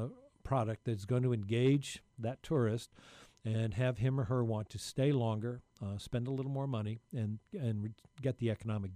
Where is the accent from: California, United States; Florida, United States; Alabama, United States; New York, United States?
Florida, United States; St. Augustine; Although in my hometown of St. Augustine